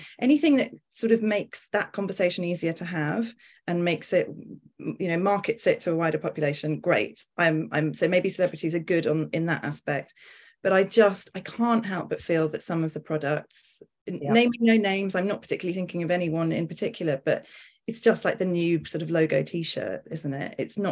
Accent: United Kingdom; I'm also British.

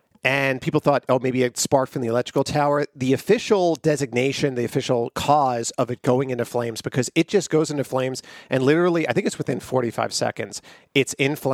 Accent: Long Island, New York, United States; I grew up on Long Island.

